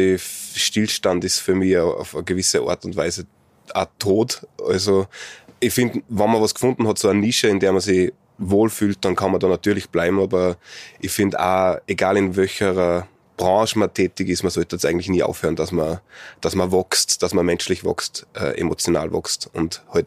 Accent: Upper Austria, Austria; ich habe viel von meiner Kindheit da am Attersee verbracht, bin in Vöcklabruck in die HTL gegangen, das heißt, ich bin generell da fast sozialisiert, mehr sozialisiert als am Wolfgangsee.

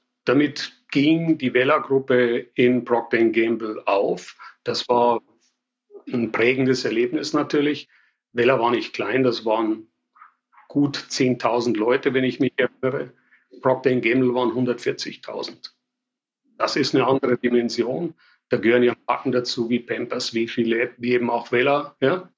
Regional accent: Passau, Bavaria, Germany; Ich sage immer, kann alles außer Hochdeutsch und das wird wohl auch so bleiben. Von daher, ja, ich komme aus Passau in Bayern, komme da aus einer Familie von Unternehmern. Meine Eltern hatten kleine Supermärkte in der Innenstadt von Passau.

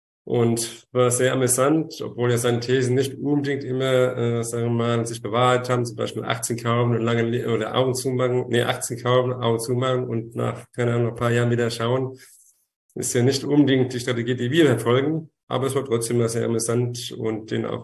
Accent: Frankfurt am Main, Hesse, Germany; ich komme halt aus Frankfurt am Main, ja, sehr schöne Finanzmetropole. Dürfte ja allgemein bekannt sein. Bin 58 Jahre alt, verheiratet, Vater von 2 erwachsenen Söhnen.

